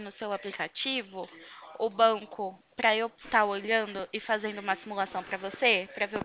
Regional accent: Porto Ferreira, São Paulo, Brazil; Eu sou de Porto Ferreira, capital da cerâmica.

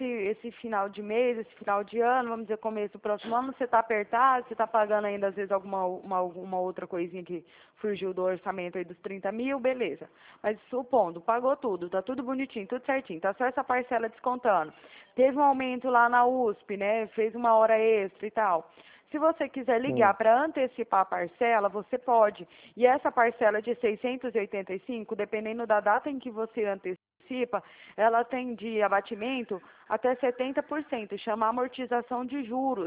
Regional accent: Uberaba, Minas Gerais, Brazil; Eu sou lá de Uberaba, mas tô morando aqui. Pode ver que até o meu telefone é DDD34.

